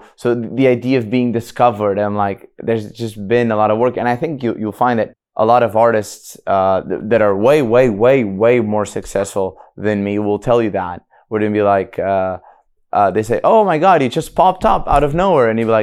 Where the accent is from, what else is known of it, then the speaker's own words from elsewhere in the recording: Portugal; And I didn't think I would be coming back to Portugal. And then I sort of discovered my hometown had changed.